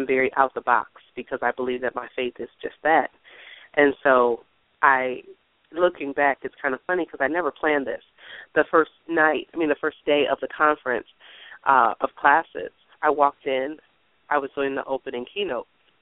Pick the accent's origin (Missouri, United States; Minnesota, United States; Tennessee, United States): Minnesota, United States; Minneapolis; now in Mississippi Gulf Coast, United States; I am a transplant from Minneapolis, Minnesota. So people didn't know me.